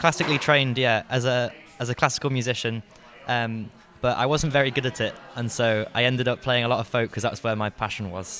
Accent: Kendal, North West England, United Kingdom; I come from Kendal in Cumbria, which is in England.

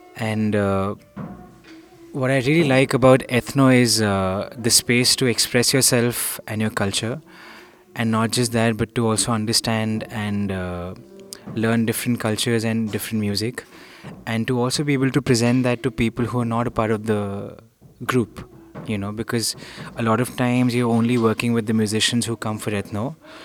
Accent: India; from India, and I'm a singer primarily

